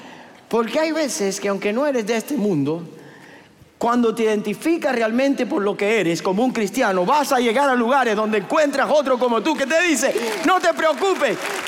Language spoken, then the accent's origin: Spanish; Cuba; accent: Cuban; Mi acento nunca le cuadra a nadie.